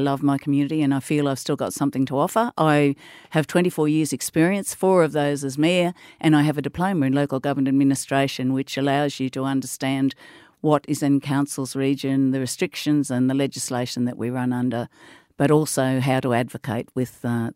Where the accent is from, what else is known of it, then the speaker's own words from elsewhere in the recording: Dirranbandi, Queensland, Australia; I come from Dirranbandi, live most of my life in Gundawindi, so I'm very, very much in touch with the rural areas.